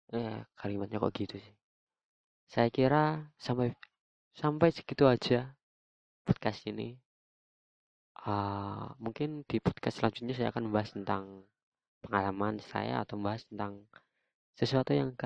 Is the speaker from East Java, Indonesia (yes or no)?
yes; East Java, Indonesia; accent: Javanese (medok); Malang atau Surabaya. Gue tinggal di yang kota yang pucuk-pucuk lah ya. Makanya dari itu, maafin kalau gue ngomongnya agak medok, sedikit agak ada Jawanya gitu.